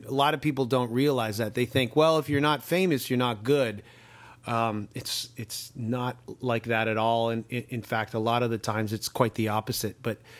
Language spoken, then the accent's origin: English; Canada; for me as a Canadian, whenever we go down there, I would be met with DC people or Baltimore people.